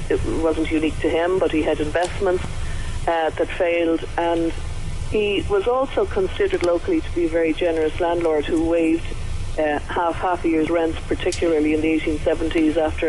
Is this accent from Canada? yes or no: no; Galway, Connacht, Ireland; but I am from the West. I'm a Galway woman, so I knew the Abbey.